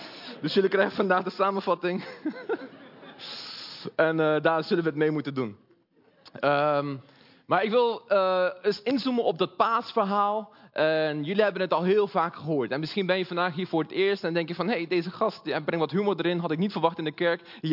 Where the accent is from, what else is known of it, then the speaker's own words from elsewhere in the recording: Brazil; Ik kom uit Brazilië. Net als mijn moeder die daar zit.